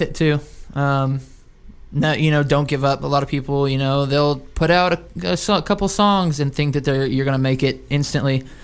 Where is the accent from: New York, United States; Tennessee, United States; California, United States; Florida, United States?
California, United States; Like, we're from Orange County.